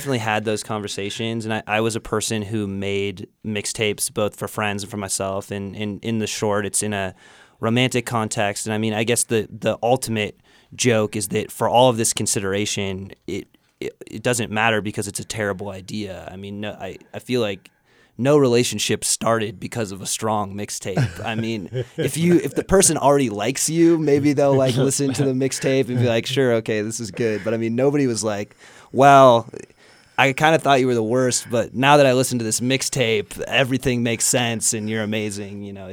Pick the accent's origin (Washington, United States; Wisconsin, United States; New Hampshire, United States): Washington, United States; Stanwood; they just drove around Stanwood, which is my hometown, and smoked weed and were just kind of useless.